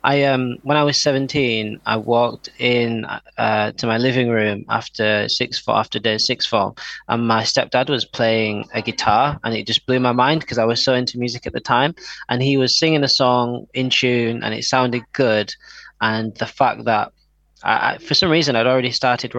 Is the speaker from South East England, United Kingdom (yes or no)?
no; Bradford, Yorkshire and the Humber, United Kingdom; now in London, United Kingdom; So I am from Bradford, Yorkshire.